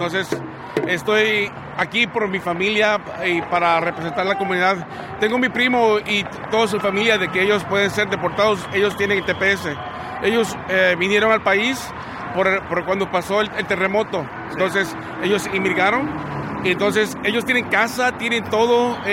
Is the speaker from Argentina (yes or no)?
no; El Salvador; now in United States; yo me crecí con mis tíos en El Salvador. Mi mamá desde corta edad me dejó allá para venir a buscar un mejor futuro.